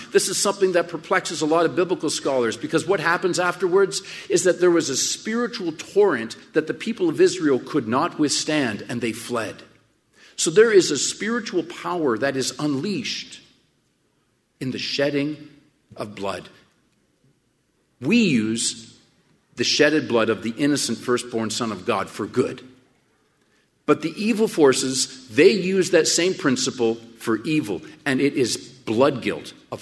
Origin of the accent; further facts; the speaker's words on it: Canada; I'm up from Canada originally.